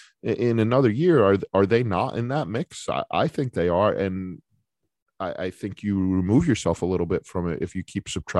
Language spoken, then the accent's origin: English; New England, United States; and I was a young lad growing up in New England.